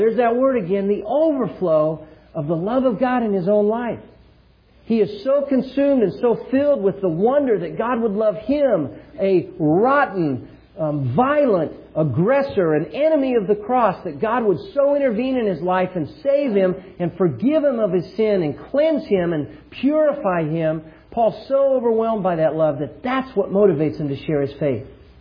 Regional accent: Oklahoma, United States; As you know, I'm from Oklahoma. Those of you that know me, I'm from Oklahoma.

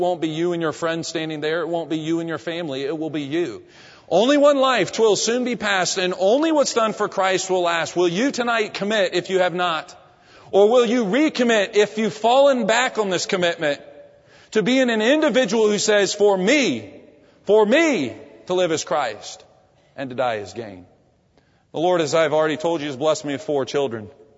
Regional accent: United States; I'm very privileged in my life and being an American and being in a place where I've been able to hear the gospel and now preach the gospel freely in this free land.

